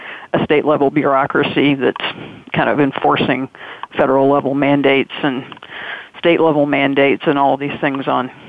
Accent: Tennessee, United States; I grew up in Tennessee on a farm

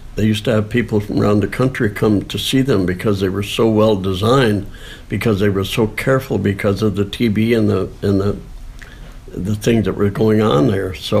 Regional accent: Saranac Lake, New York, United States; that's what it was like growing up in Saranac Lake.

